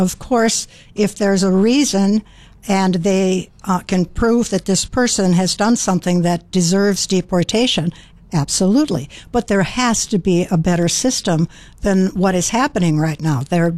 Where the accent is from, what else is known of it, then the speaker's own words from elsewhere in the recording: Golden Valley, Minnesota, United States; I grew up in Minneapolis. I was born and raised in Golden Valley. I went to the University of Minnesota.